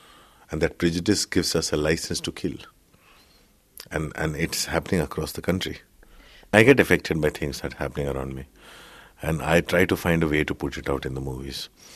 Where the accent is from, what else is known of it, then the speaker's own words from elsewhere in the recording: India; Growing up in India, I also have an obsession with sexuality because we don't discuss that.